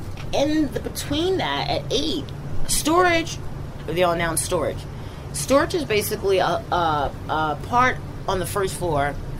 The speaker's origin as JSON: {"language": "English", "town": "Baltimore", "region": "Maryland", "country": "United States", "said": "I'm from Baltimore, Maryland."}